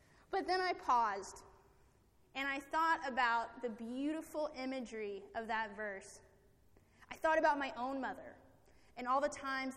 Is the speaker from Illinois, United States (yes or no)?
no; Memphis, Tennessee, United States; I grew up in Memphis, Tennessee, and demographically speaking, the majority of the people in the city are African American.